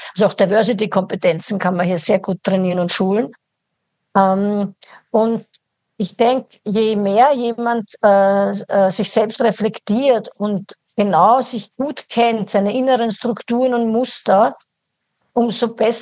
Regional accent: Austria; Ja, also das ist meine Heimat in Österreich, möchte ich jetzt betonen.

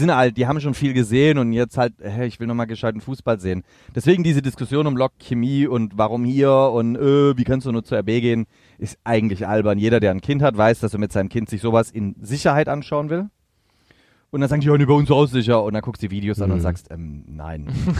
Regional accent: Stuttgart, Baden-Württemberg, Germany; Also aus Stuttgart, wo ich herkomme

